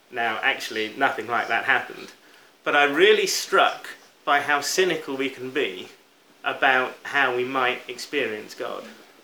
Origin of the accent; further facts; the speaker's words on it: United Kingdom; And I know, particularly as a Brit